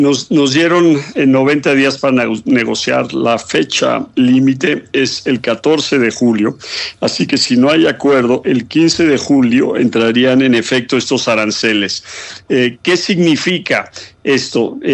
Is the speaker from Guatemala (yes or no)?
no; Mexico